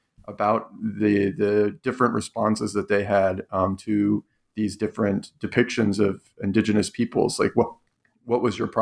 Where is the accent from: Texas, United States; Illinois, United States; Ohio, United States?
Ohio, United States; Cleveland; Yeah, as I say, I'm from Cleveland, so this one struck home for me